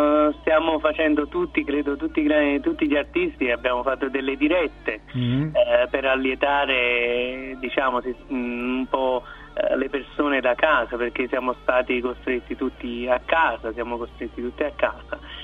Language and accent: Italian; Pomigliano d'Arco, Campania, Italy; sono napoletano, della provincia di Napoli, di Pomigliano d'Arco